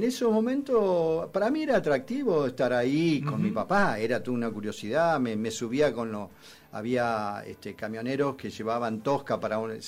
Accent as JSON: {"language": "Spanish", "town": "Victorica", "region": "La Pampa", "country": "Argentina", "tie": "born there", "said": "me llevas a Victorica, porque nací en Victorica."}